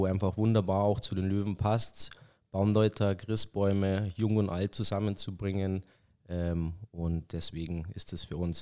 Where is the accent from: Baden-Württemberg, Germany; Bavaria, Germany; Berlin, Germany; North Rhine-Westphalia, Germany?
Bavaria, Germany; Freising; born there; ich bin in Freising geboren